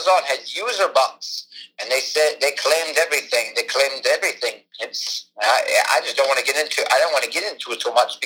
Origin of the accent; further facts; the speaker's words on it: Ohio, United States; We are from Ohio, so.